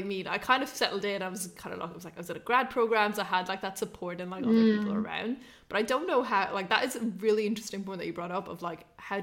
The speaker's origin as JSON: {"language": "English", "country": "Ireland", "tie": "born or raised there", "moved": "yes", "said": "But, like, I grew up in Ireland."}